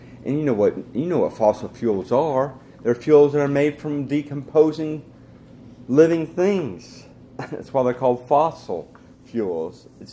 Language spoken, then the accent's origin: English; Iowa, United States; When I grew up in Iowa, you know, controlling the bugs on the corn